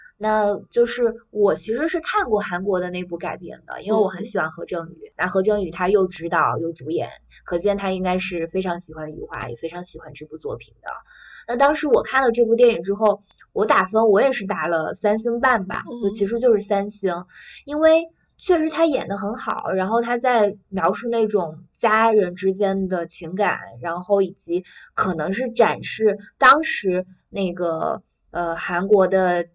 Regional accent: China

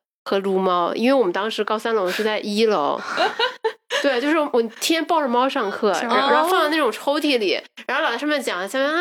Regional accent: Shandong, China; 从一个可能类似于真正的小镇，然后到了一个不是那么卷的地方。就是我出生在山东的一个二三线城市吧，

